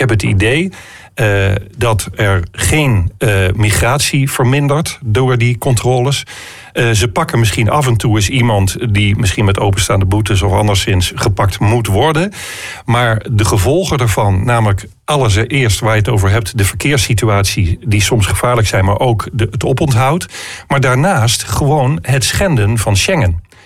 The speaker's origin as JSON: {"language": "Dutch", "region": "Groningen", "country": "Netherlands", "said": "dat wij als Groningers studenten moeten omarmen"}